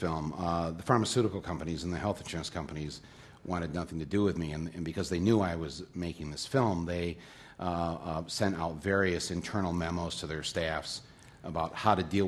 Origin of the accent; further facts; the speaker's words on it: Flint, Michigan, United States; 10,000 of which would be in Flint, my hometown.